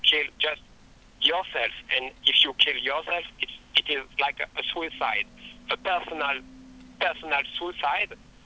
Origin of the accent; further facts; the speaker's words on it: France; English is a second language; I am artist, I am foreigner, I come from France, and it's just an idea.